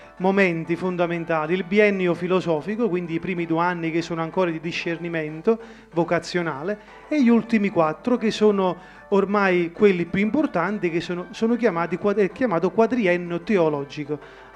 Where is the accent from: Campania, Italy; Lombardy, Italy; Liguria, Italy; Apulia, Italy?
Campania, Italy; Campagna; sono originario di Campagna, ma da qualche anno abito e faccio anche servizio pastorale nella parrocchia di Oliveto Citra.